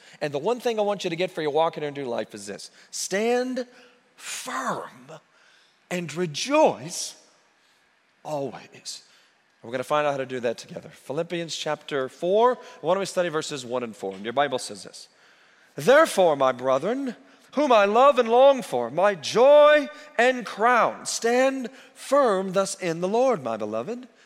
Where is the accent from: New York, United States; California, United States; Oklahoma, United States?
Oklahoma, United States; Purcell; place called Purcell, Oklahoma, for a good majority of my early life, the heart of Oklahoma, and I grew up there in Timberlake Estates